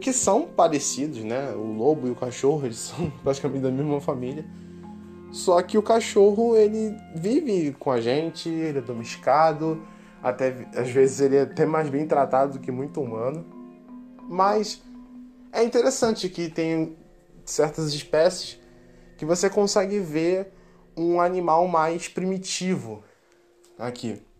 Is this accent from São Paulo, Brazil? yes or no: no; Rio de Janeiro, Brazil; quando eu era pequeno, em Campo Grande, né, aqui no Rio de Janeiro